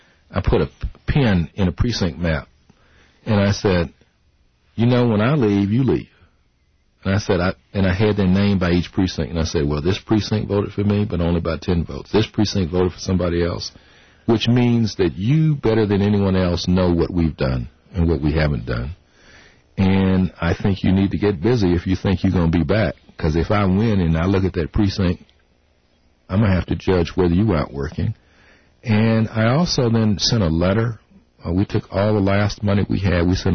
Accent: Denver, Colorado, United States; I grew up in Denver, so I know a lot of people.

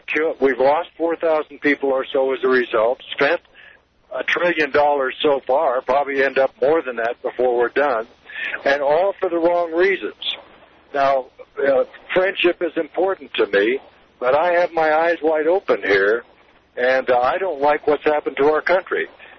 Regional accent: Oregon, United States; When I retired and went back to Oregon, my home state, I registered as a Republican.

